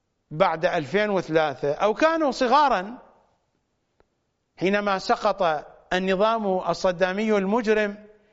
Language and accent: Arabic; Iraq; moved away; ونحن أبناء العراق المعارضون للنظام البعثي، أنا واحد منهم، لا أستطيع أن أذهب إلى بلدي.